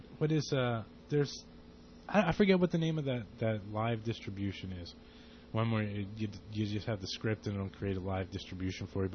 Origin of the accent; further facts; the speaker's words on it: United Kingdom; We're British as well.